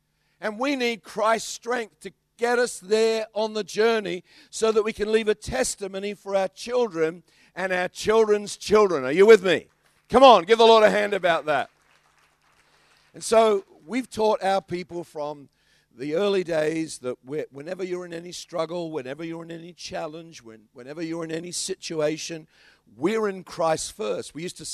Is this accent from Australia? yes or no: yes; Australia; accent: Australian; He can hear my kangaroo accent. I said, "I'm from Australia."